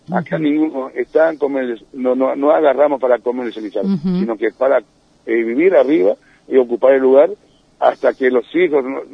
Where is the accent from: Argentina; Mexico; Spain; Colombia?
Argentina; Puerto Iguazú, Misiones; No, yo soy hijo de Iguazú, señora.